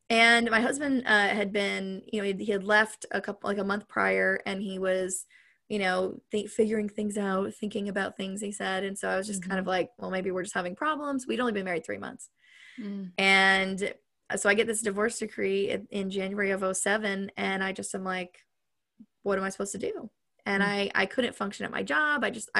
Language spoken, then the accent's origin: English; Ohio, United States; My mom and my dad moved to Florida. I was originally from Ohio. I grew up there, was there for 20 years.